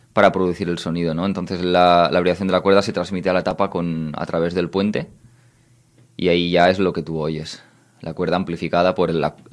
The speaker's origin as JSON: {"language": "Spanish", "region": "Catalonia", "country": "Spain", "tie": "born or raised there", "said": "Mi pueblo está en la provincia de Lleida."}